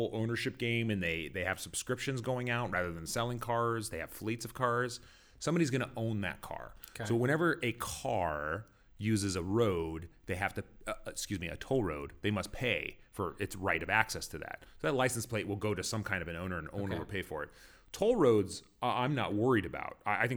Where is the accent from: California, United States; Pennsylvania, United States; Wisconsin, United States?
California, United States; now in Los Angeles, United States; As I was driving down here from my home up in Los Angeles, I was reminiscing to when I grew up in Orange County in the 80s and 90s